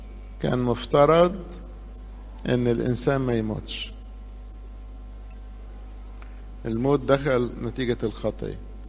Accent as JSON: {"language": "Arabic", "country": "Egypt", "said": "احنا عندنا في مصر"}